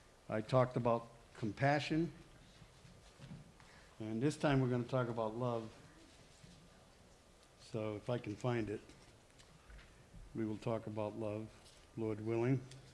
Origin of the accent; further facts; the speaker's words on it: Rehoboth, Massachusetts, United States; moved away; also born or lived in California; I grew up in Massachusetts, a town called Rehoboth, Mass., which is southwest of Boston, about 40 miles.